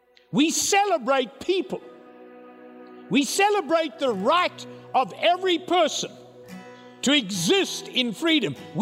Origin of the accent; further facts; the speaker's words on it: United States; I grew up in a beautiful place. Grateful for my upbringing, but I'm an American.